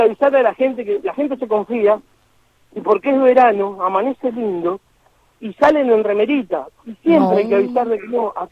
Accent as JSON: {"language": "Spanish", "region": "Patagonia", "country": "Argentina", "tie": "born or raised there", "also_born_or_lived": "Buenos Aires / Corrientes / United States", "lives_now": "Tierra del Fuego, Argentina", "said": "Nací en Buenos Aires, viví casi toda mi vida en Patagonia, salvo una excepción en Corrientes, y otra vez una excepción en Estados Unidos, así rapidito. Y después me vine para acá porque me gusta el frío."}